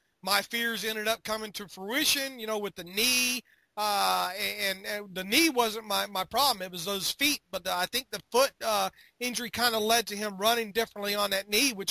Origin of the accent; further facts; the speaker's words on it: Florida, United States; To me, the Pro Bowl was a big deal because growing up in Florida, that was the only time I got to see